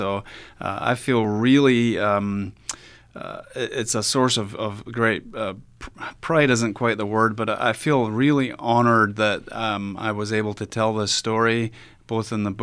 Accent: United Kingdom; I think that as a British person, you know, you sort of bristle a little bit about Americans taking the credit for winning World War II.

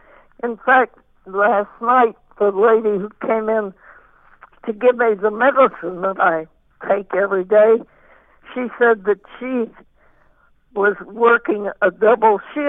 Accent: Kansas, United States; I grew up in Kansas at that time when the weather was so dry and the people out there just didn't have anything hardly. And my family did not experience it because we were in eastern Kansas.

